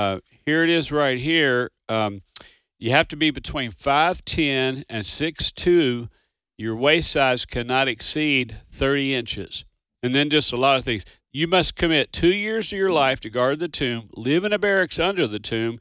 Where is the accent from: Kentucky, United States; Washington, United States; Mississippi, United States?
Kentucky, United States; And growing up in Kentucky, Fort Knox was always a pretty big deal.